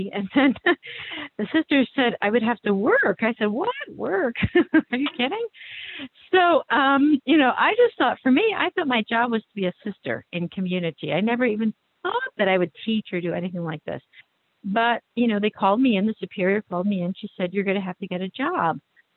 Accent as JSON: {"language": "English", "region": "New Jersey", "country": "United States", "said": "because I came from Cradle Catholic New Jersey, where I was like, what?"}